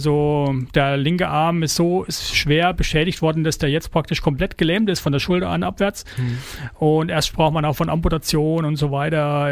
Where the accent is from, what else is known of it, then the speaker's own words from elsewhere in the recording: Sonneberg, Thuringia, Germany; ich bin aus Sonneberg. Das ist so im untersten Zipfel von Thüringen. Also wir sind eigentlich Nordfranken, wie man vielleicht an der Sprache hört. Ja. Früher war das Bezirk Suhl.